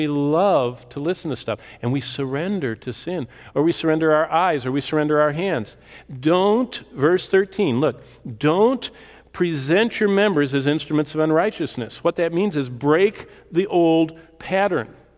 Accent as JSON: {"language": "English", "town": "Bath Township", "region": "Michigan", "country": "United States", "tie": "born or raised there", "also_born_or_lived": "Lansing / East Lansing", "said": "I mean, I grew up in Lansing, East Lansing, Bath Township, in this unpaved road"}